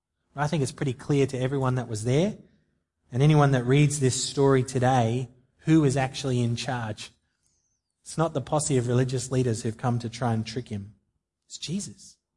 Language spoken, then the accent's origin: English; Australia; We're Aussie citizens. We've got obligations as citizens.